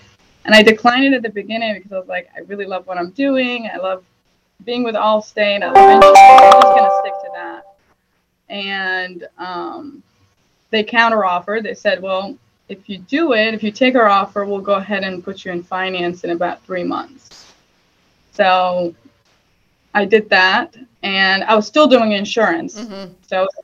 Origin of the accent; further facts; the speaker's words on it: Iraq; now in United States; my family has migrated to the United States in 2006. So I'm from Iraq.